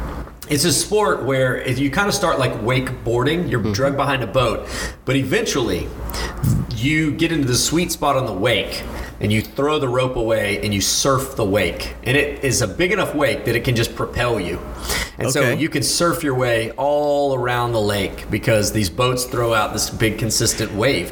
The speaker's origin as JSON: {"language": "English", "town": "Port Neches", "region": "Texas", "country": "United States", "tie": "born or raised there", "said": "I grew up in Port Neches, so I've got tons of friends whose homes were flooded."}